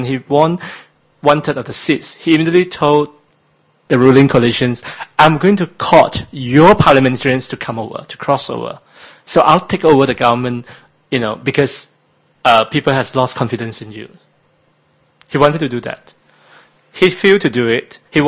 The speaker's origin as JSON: {"language": "English", "region": "Perak", "country": "Malaysia", "said": "In Perak, my home state"}